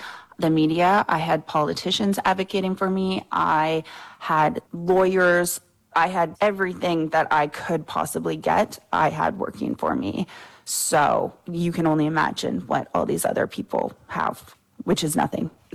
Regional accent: Canada; Why is it that me, as a Canadian citizen with a Canadian passport who offered to pay for her flight home, why am I in here for 2 weeks?

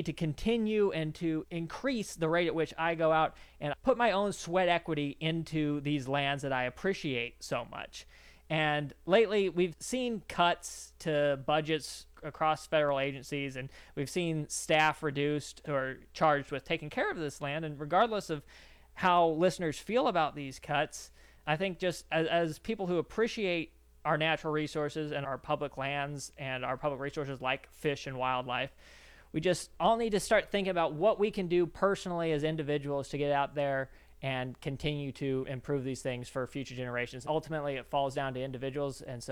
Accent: United States; I love public lands. I'm an American. These are my lands and I'm proud of them.

